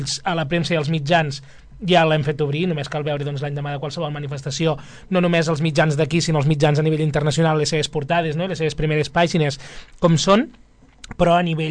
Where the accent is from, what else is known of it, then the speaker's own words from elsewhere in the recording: Catalonia, Spain; quin tipus de poble som els catalans